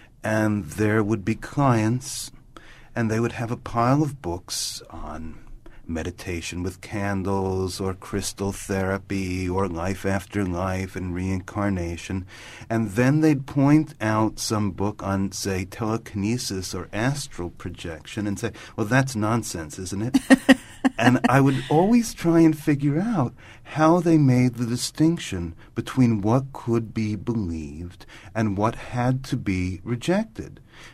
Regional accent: New York, United States; now in California, United States; I'm from New York.

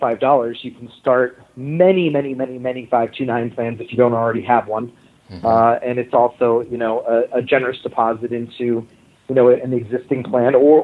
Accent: Midwest, United States; So I grew up in the Midwest, met my now wife, and we've been together

